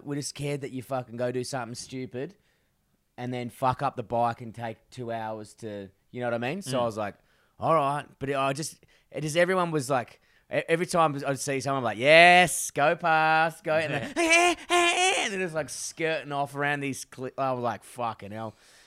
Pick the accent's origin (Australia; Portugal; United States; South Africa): Australia; Perth, Western Australia; which was red clay and rocks, which is my hometown of Perth.